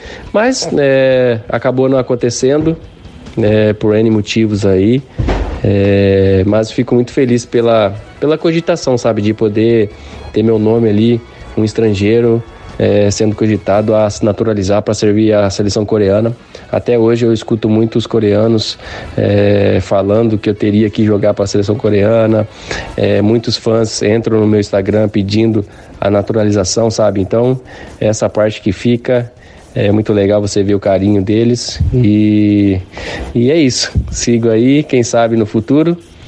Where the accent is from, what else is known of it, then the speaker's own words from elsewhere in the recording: Brazil; moved away; a gente vem do Brasil, onde é muito quente, e aí chegar aqui, de repente, menos 5, menos 10, nossa, é muito frio